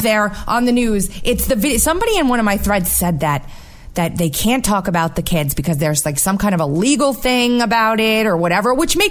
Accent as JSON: {"language": "English", "region": "New York", "country": "United States", "said": "I curse a lot when I'm not in front of a microphone because I'm just from New York and it's just, I guess, accepted."}